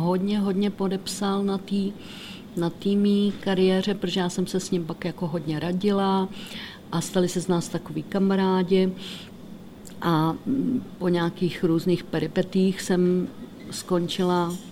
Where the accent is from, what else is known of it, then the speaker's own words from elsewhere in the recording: Jablonec nad Nisou, Liberec Region, Czechia; Já pocházím z Jablonce nad Nisou